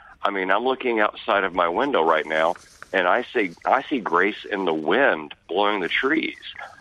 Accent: the South, United States; I was raised in the South. I was raised from a very early age that you say, yes, ma'am, no, ma'am.

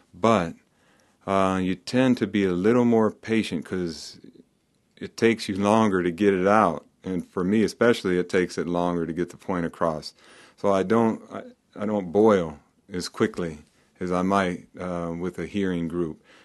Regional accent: Texas, United States; you know, I'm from Texas, so I don't sign as fast.

